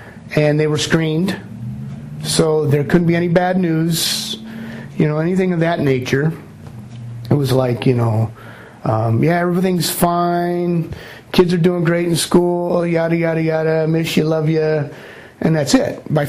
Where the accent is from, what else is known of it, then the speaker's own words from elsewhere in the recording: Michigan, United States; now in Arizona, United States; You know, I was a transplant from Michigan to here, Arizona.